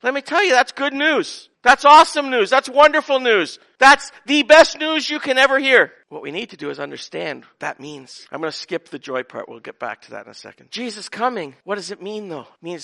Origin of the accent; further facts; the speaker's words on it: Canada; I grew up in Canada in a Christian country